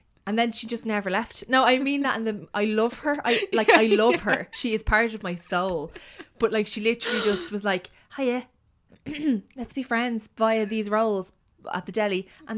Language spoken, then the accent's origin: English; Dublin, Leinster, Ireland; she's from Athlone and I'm from Dublin, right?